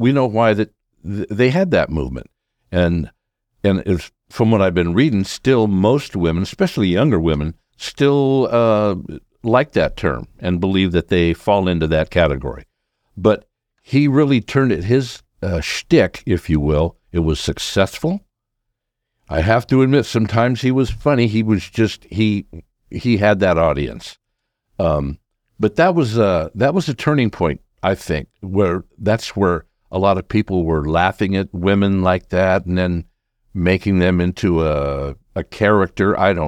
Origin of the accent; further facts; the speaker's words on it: Sacramento, California, United States; Well, I grew up in the Sacramento area, so that's where Rush Limbaugh started out.